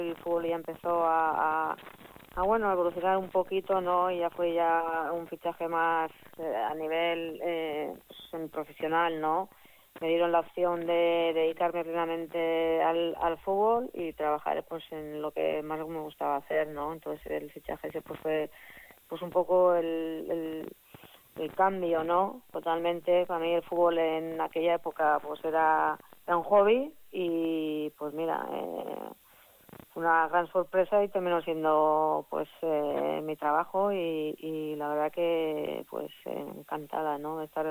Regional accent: Eibar, Basque Country, Spain; soy de Eibar, empecé jugando ahí en aquella época en el Urki, que luego pasamos al Eibartarra, y el Eibartarra que es el equipo que ha surgido el Eibar hoy en día, ¿no? Y luego pasé por Madrid un par de años y acabé en el Levante

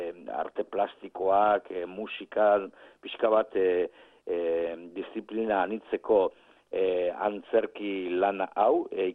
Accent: Basque Country, Spain; Euskalduna gara eta hortan ari gara.

